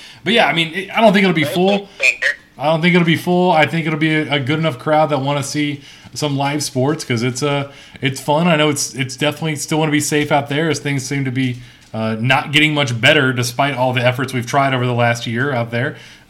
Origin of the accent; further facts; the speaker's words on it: Louisiana, United States; Give me Louisiana Tech. There you go. I'll go with my hometown bias.